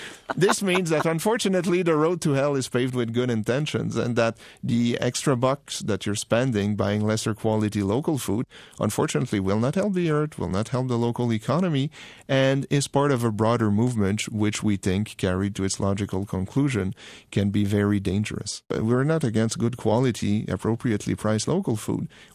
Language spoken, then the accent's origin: English; Quebec, Canada; born or raised there